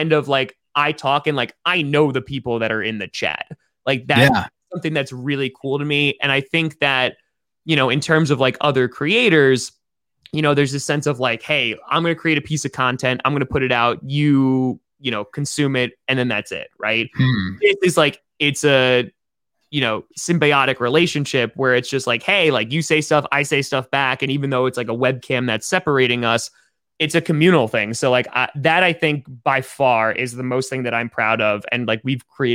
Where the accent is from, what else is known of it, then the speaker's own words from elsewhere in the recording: New York, United States; now in Wisconsin, United States; like I'm a guy from New York. I don't live in Wisconsin.